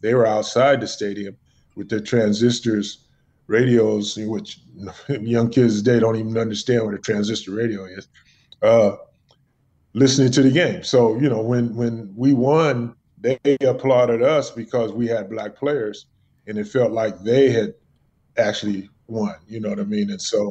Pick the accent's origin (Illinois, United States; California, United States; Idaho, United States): California, United States; Santa Barbara; I grew up in Santa Barbara, so I didn't grow up in the Deep South